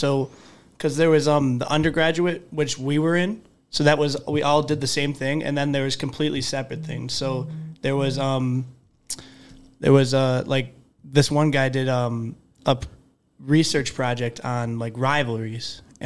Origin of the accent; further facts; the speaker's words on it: Alden, New York, United States; I'm a sophomore, sport management major, marketing minor, and I'm from Alden, New York.